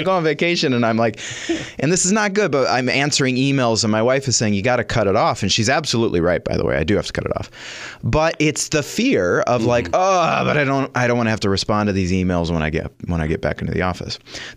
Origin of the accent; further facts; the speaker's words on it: United States; On the one hand, I'm an American. I'm kind of prideful of our American society, even though sometimes it's upside down.